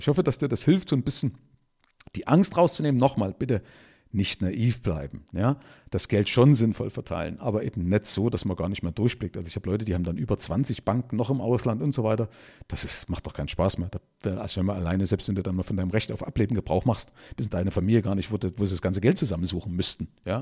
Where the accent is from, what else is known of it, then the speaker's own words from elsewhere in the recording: East Germany, Germany; Gerade als Ossi war das ja für uns ein Traum oder ein Segen.